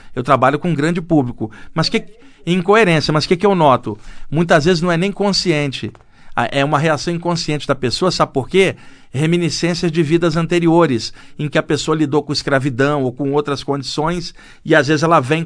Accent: Duque de Caxias, Rio de Janeiro, Brazil; now in São Paulo, Brazil; eu morava no bairro das Laranjeiras, perto do campo do Fluminense. Meu pai perdeu o emprego, teve que mudar para a Baixada Fluminense, ali onde eu cresci, em Duque de Caxias. Então, o bairro onde a gente morava tinha muito imigrante nordestino.

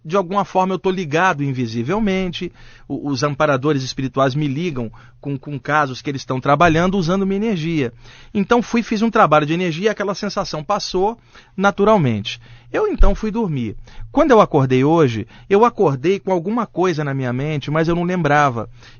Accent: Rio de Janeiro, Brazil; eu sou carioca

